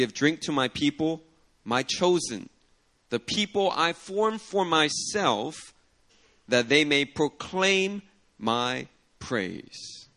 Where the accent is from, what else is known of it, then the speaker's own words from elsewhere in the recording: Philadelphia, Pennsylvania, United States; You know, when I grew up in Philadelphia, I got into my first after-school fight.